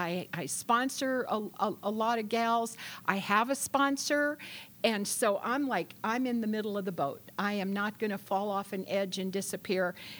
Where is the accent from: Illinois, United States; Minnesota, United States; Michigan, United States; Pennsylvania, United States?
Illinois, United States; Chicago; born there; now in Texas, United States; I was born in Chicago, Illinois. That's why I sound more like you than them, even though I've lived in Texas almost 40 years.